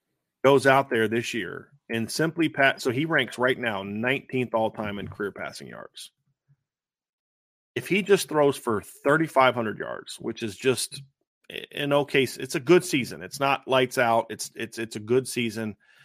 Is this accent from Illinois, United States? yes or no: no; Ohio, United States; also born or lived in Virginia; I was in Ohio. I was a kid in Ohio, growing up in Ohio. I wasn't in Virginia.